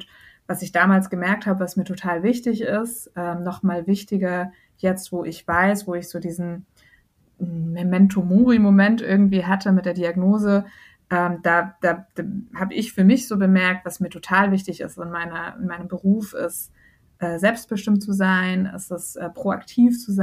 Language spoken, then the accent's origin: German; Germany; also born or lived in Iran; Ich selber bin Iranerin und Deutsche, also habe auch eine Migrationsgeschichte